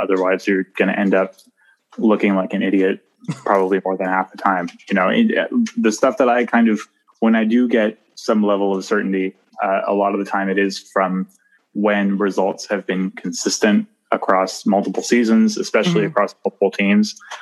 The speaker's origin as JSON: {"language": "English", "region": "Nova Scotia", "country": "Canada", "moved": "as an adult", "said": "No, I'm from the East Coast of Nova Scotia. So okay. I came here for university 8 years ago, probably within a week of 8 years ago now."}